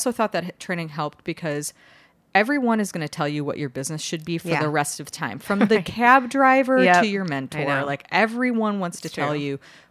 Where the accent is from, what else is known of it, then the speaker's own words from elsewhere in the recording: Chicago, Illinois, United States; So I grew up in Chicago.